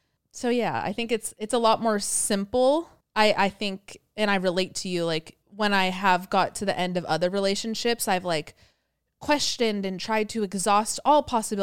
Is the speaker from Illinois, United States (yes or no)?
no; California, United States; also born or lived in Idaho; now in South Carolina, United States; I'm originally from Cali.